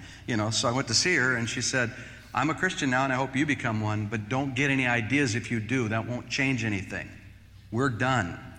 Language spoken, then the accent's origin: English; California, United States; I'm just hanging out in my hometown in Northern California